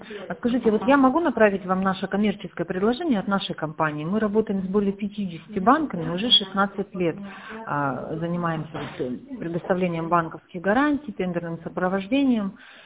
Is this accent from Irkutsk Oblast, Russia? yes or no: yes; Irkutsk, Irkutsk Oblast, Russia; Город как Иркутск.